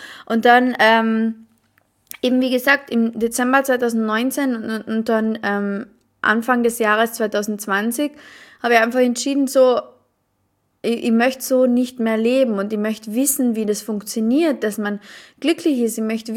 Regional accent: Carinthia, Austria; ich komme aus Kärnten, aus Österreich, aus einem mini kleinen Dorf. Kärnten kennt gefühlt nicht einmal jeder. Und dann komme ich auch noch so aus einem Mini-Dorf

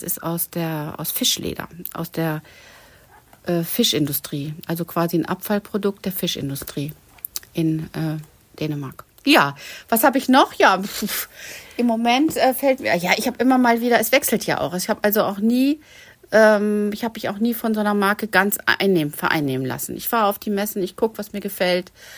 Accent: North Rhine-Westphalia, Germany; moved away as an adult; now in Dithmarschen, Germany; Nein, ich komme tatsächlich aus dem Ruhrgebiet. Und ich bin quasi Bergmannskind.

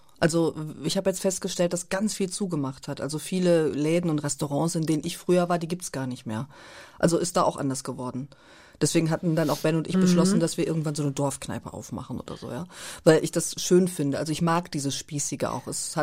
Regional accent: Lippe, North Rhine-Westphalia, Germany; zum Beispiel sagt man nicht weg, sondern weg. Ich komme aus Lippe weg.

